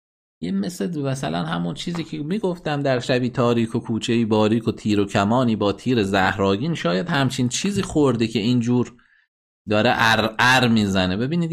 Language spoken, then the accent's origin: Persian; Iran; به غیر از این که همه ما ایرانی هستیم، پشت همدیگه هستیم